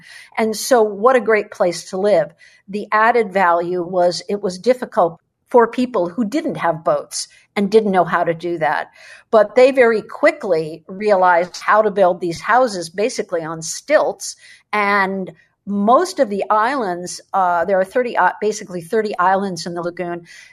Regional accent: United States; But the funny part was, I'm an American. My teacher is an American.

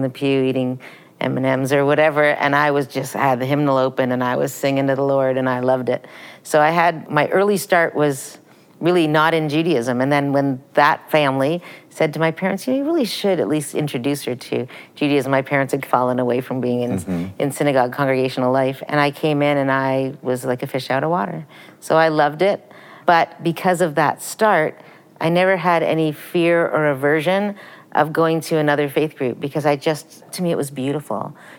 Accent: Canada; born there; So they were first married there and then immigrated to Canada. I was born in Canada.

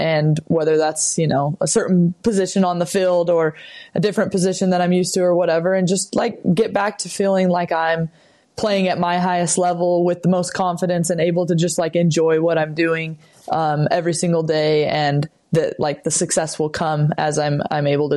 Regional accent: Utah, United States; has been really fun to be back in my home state with all our family and friends around me here.

